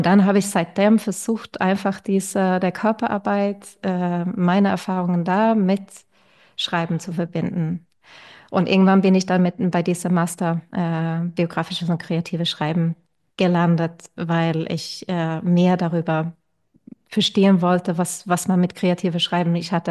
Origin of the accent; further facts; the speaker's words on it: Sweden; German is a second language; also born or lived in Russia / Edinburgh, United Kingdom; Ich komme ursprünglich aus Schweden, aber ich bin teilweise in Russland aufgewachsen. Also, oder ich hatte 5 Jahre in Schule in Russland, in eine internationale Schule.